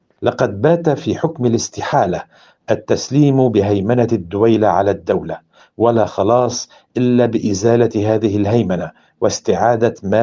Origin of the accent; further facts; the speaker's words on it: Lebanon; نحن جمهورية لبنانية وعضو مؤسس في الأمم المتحدة وفي جامعة الدول العربية